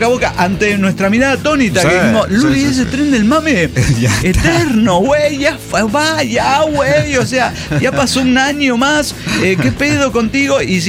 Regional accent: Chihuahua, Mexico; Bueno, soy de Chihuahua, Chihuahua.

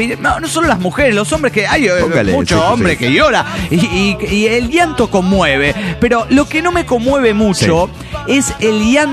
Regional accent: Mexico City, Mexico; del DF Mexicano.

